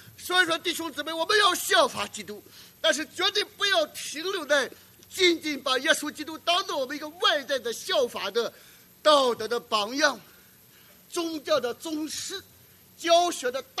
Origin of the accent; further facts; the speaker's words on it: Shandong, China; 我们男人就是这样，尤其是我们山东人就是这样。